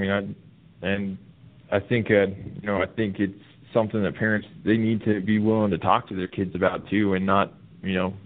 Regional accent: Ogden, Utah, United States; I grew up in Ogden, which is in Utah, honestly.

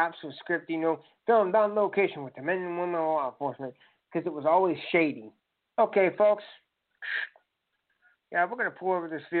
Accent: London, United Kingdom; moved away; I would say driver's side because I'm from London, but, you know, now I'm here

